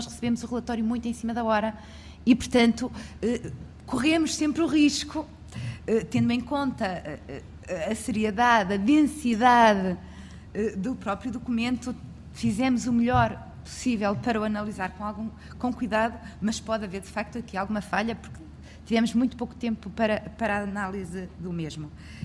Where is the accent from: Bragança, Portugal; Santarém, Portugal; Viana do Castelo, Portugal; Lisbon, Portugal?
Viana do Castelo, Portugal; eu sou de Viana do Castelo, portanto não me deixou logo tranquila